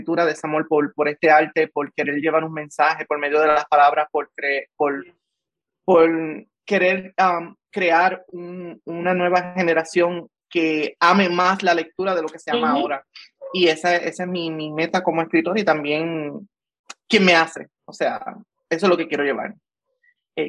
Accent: Corozal, Puerto Rico; como dije anteriormente, vengo de Corozal

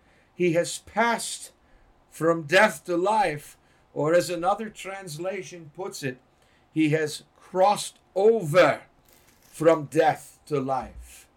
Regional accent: Boston, Massachusetts, United States; You know, growing up outside of Boston, I was surrounded quite literally by four cemeteries.

